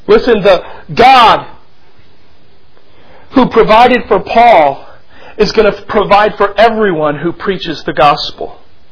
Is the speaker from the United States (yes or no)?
yes; United States; As an American missionary, I feel like I just squeezed the churches